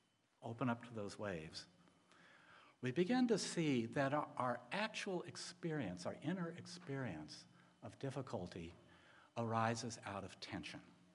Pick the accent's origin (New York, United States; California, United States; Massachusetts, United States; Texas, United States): Texas, United States; Houston; I grew up in Houston, Texas, and on hot summer afternoons, hot summer days, I, along with my four brothers and one sister, would tumble into our blue and white Chevrolet station wagon